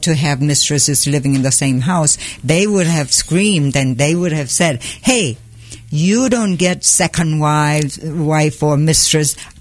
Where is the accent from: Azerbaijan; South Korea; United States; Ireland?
South Korea; English is a second language; Yes. I was 7 years old during the Korean War. Even before that, I have a story to share with you. It was a patriarchal society, totally male-dominated values every day for men and women to have to follow.